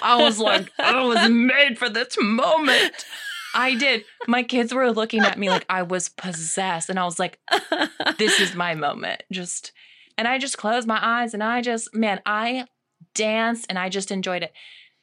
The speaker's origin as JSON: {"language": "English", "region": "Idaho", "country": "United States", "said": "I'm a transplant from Idaho"}